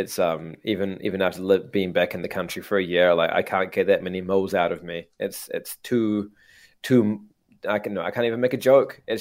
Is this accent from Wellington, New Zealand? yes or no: yes; Wellington, New Zealand; You may remember that my hometown Wellington has Mittens the cat.